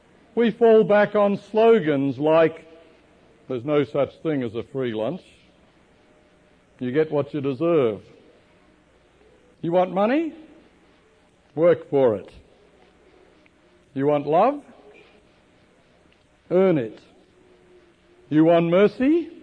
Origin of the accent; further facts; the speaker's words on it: Melbourne, Victoria, Australia; when I was a child growing up in Melbourne, Australia